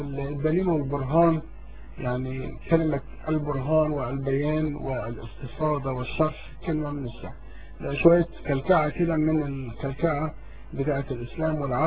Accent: Egypt; born there; ليس أصل مصري يعني، إن كنت أنا اتولدت في مصر

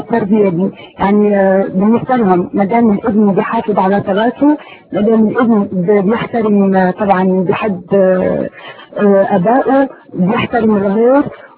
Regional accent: Morocco; أنا من عائلة يعني من المغرب، أصلي من المغرب، ومن عائلة يعني كباقي العائلات في المغرب عائلة، بس يعني عائلة عادية، ويعني الإسلام بالنسبة لهم هو في يعني صوم رمضان والصلاة.

